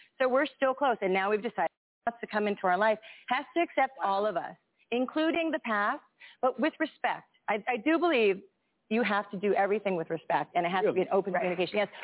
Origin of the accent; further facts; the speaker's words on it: Texas, United States; Brother of mine, and I'm from Texas, okay?